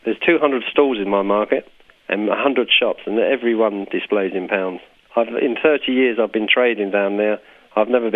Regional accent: England, United Kingdom; We were told to do this, as the English people just do what they say most of the time.

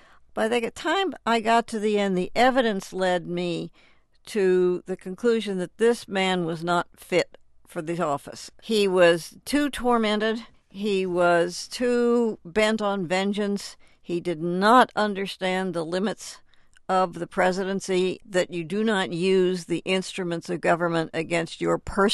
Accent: Cincinnati, Ohio, United States; Dominated my life growing up in Cincinnati.

